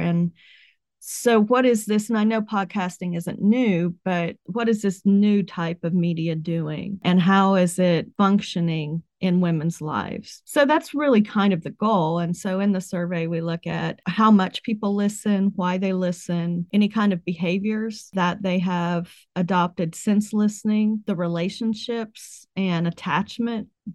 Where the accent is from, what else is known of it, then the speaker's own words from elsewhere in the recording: West Virginia, United States; Now it does. I grew up in West Virginia and so the opioid epidemic, but not while I was growing up. No.